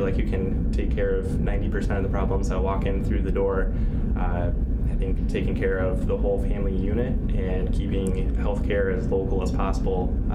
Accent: Geneseo, United States; growing up in Geneseo, we had a doctor who went to our church that was good friends with us

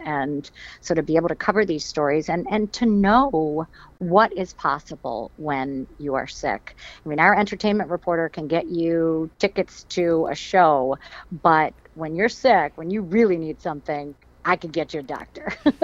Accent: East Coast, United States; now in Chicago, United States; And then I was from the East Coast and moved out to Chicago to go to Northwestern

